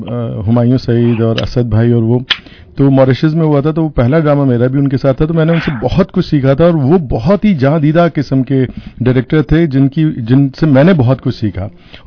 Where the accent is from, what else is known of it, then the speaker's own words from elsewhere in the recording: Hyderabad, Sindh, Pakistan; मैं हैदराबाद, मैं भी हैदराबाद से हूँ।